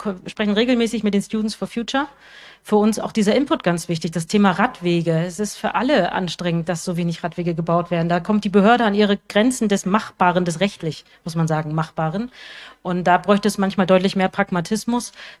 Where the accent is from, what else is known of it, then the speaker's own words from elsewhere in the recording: Rostock, Mecklenburg-Vorpommern, Germany; Wir kommen aus Rostock. Ja, wir sind Rostocker.